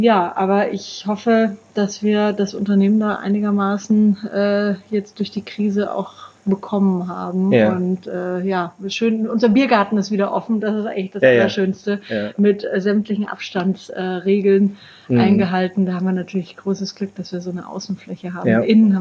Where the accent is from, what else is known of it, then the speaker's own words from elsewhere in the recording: Bavaria, Germany; Ich komme aus Franken, da wird man da ja quasi ein bisschen mit der Muttermilch aufgezogen.